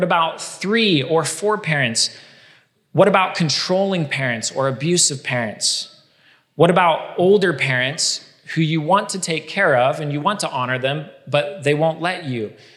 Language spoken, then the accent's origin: English; Baker City, Oregon, United States; It's a small town of like 10,000 people, Baker City